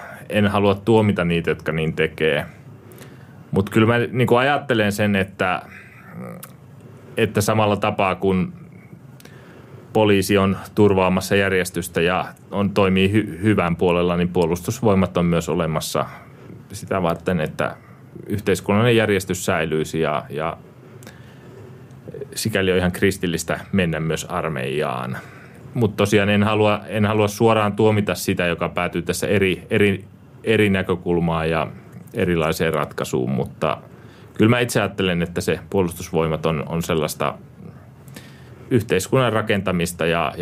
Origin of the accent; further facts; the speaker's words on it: Northern Finland, Finland; tuun Pohjois-Suomesta